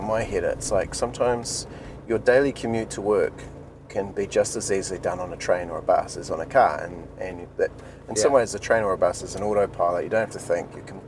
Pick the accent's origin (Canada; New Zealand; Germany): New Zealand; Raglan, Waikato; And there's certainly hills from where I grew up in Raglan where you're driving tight corners and pushing hard